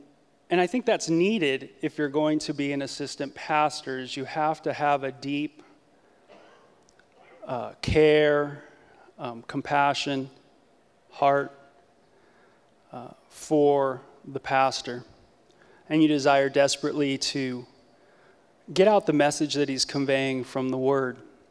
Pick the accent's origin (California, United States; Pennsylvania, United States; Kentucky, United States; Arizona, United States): California, United States; North Hollywood; also born or lived in Encino; I'm from the other side of the tracks. I was born in Encino, from North Hollywood, music guy, parents lived on Sunset Boulevard, that kind of life.